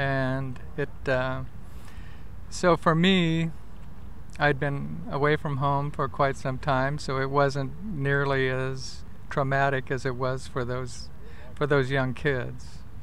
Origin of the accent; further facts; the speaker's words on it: Solon, United States; I'm from Solon.